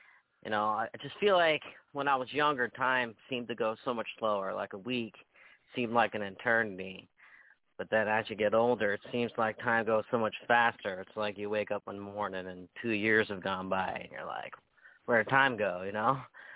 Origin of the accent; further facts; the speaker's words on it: Woodbridge, New Jersey, United States; now in Palm Coast, United States; I'm born and raised in Woodbridge, New Jersey. I currently reside in Palm Coast, Florida.